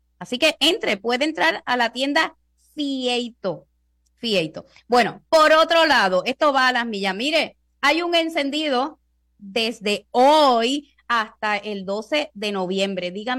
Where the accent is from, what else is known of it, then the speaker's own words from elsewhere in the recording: Puerto Rico; más allá de ser puertorriqueño, de ser boricua